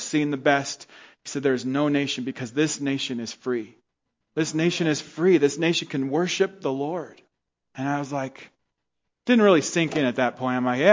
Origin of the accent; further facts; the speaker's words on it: Mammoth, California, United States; in the growing up in Mammoth, we used to worry about earthquakes all the time, and we do earthquake drills, and you know, worry about volcano.